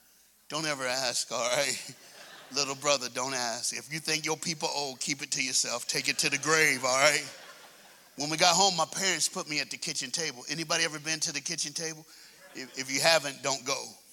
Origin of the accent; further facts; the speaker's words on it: Texas, United States; Oh, just so y'all know, when I start … from Texas.